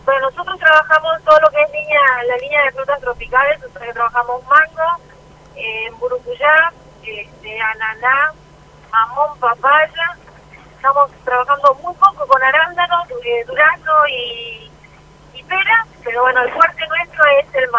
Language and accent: Spanish; Montecarlo, Misiones, Argentina; moved away; yo me fui de Monte Carlo para estudiar, no quería ser maestra, por eso me fui a estudiar a Buenos Aires